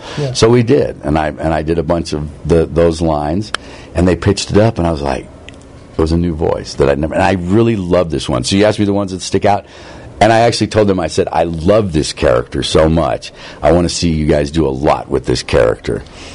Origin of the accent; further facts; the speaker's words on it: St. Louis, Missouri, United States; I grew up in St. Louis. I was a big St. Louis Blues fan.